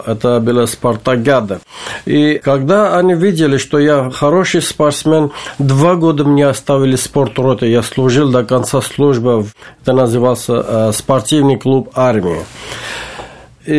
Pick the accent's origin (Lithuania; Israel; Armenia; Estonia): Armenia; Artashat, Ararat; Russian is a second language; now in Moscow, Russia; Я армянин. Я родился в Армении. Город Арташат. Арташат – это старинный город, который находится возле горы Арарата. Я там родился, и там вырос, там жил. Ну, сейчас я в Москве живу, но я всю жизнь я провел в Арташате, в Армении.